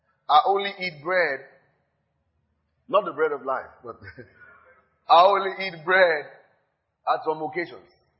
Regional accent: Nigeria; I say, I'm a Nigerian.

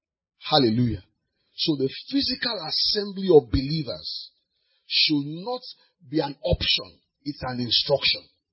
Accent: Osasa, Nigeria; English is a second language; I know I'm from Osasa, Nigeria, but I still know.

